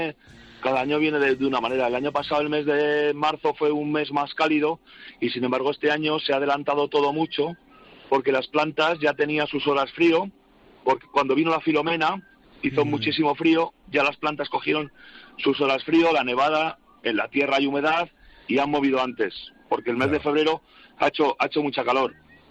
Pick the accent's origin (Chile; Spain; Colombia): Spain; Solvés, Aragon; estamos a 15 kilómetros de Calatayud, y bueno, pues en mi pueblo Solvés, que es un pueblecito pues pequeño de la comarca de Calatayud, donde viven apenas 100 personas